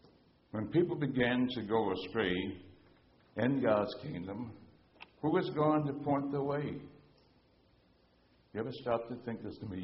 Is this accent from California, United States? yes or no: no; Jackson, Tennessee, United States; born there; As I read this, I always think about being a little boy. You know, I was born in Jackson, Tennessee, and we did play on the streets.